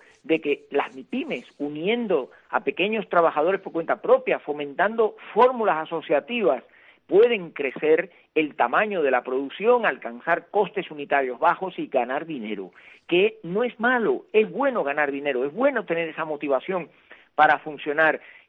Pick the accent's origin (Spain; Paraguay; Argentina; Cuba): Cuba; Mayabeque; born there; en la zona de Mayabeque, muy cerca de donde yo nací en Cuba